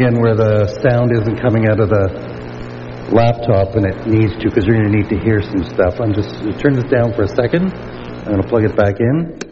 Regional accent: Uganda; born there; Legitimately, I was born in Uganda

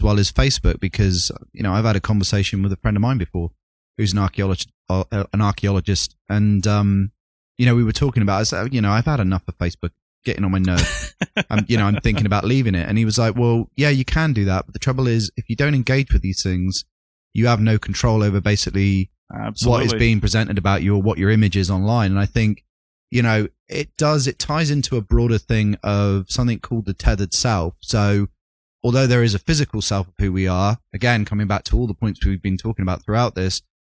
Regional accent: United Kingdom; sorry, I'm British, not

